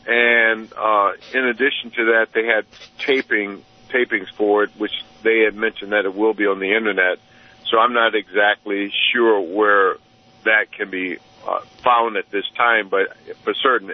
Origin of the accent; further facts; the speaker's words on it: Newport News, Virginia, United States; a very brief time that I lived in Virginia, where I'm native from Newport News, Virginia